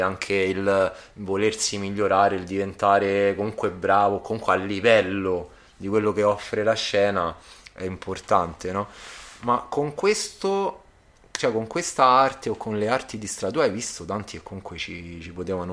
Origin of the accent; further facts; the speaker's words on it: Rome, Lazio, Italy; Io sono di Roma, anche a Roma, soprattutto negli ultimi 20 anni